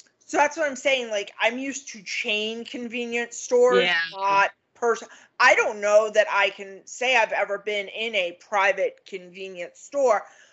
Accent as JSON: {"language": "English", "town": "Long Island", "region": "New York", "country": "United States", "said": "Since I am from Long Island, we are the land of 7-Elevens."}